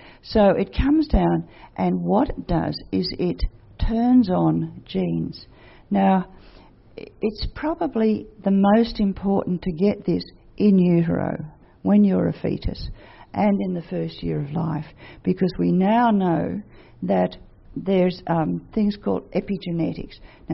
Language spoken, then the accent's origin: English; Sydney, New South Wales, Australia; now in Melbourne, Australia; I came from Sydney where I had adequate levels, but once I got to Melbourne after about 3 years, I had grossly inadequate levels.